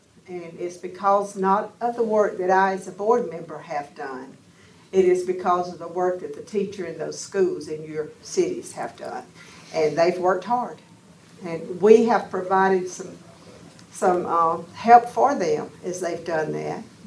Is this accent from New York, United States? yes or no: no; Georgia, United States; But I grew up in DeKalb County several years ago, have a farm up at Kilpatrick now.